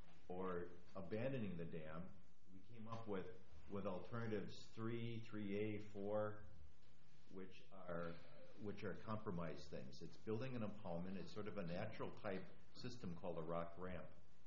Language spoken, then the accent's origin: English; Wisconsin, United States; From a personal standpoint, I'm also a local boy. I grew up on Silver Spring and Green Bay Avenue, and a lot of fun memories about Lincoln Park, Fletch Park, Estabrook Park.